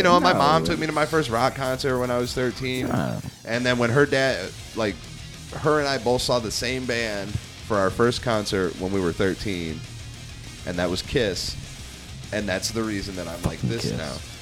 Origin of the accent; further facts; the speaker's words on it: Ireland; I'm Irish and Scottish.